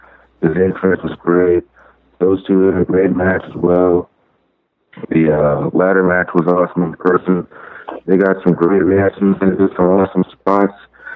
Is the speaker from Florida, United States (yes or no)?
no; Cincinnati, Ohio, United States; now in Urbana, United States; I'm from Cincinnati. I'm living in Urbana, Illinois right now.